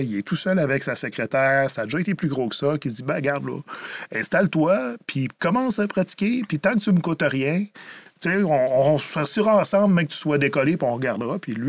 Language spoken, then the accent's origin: French; Rivière-du-Loup, Quebec, Canada; Je viens de Rivière-du-Loup.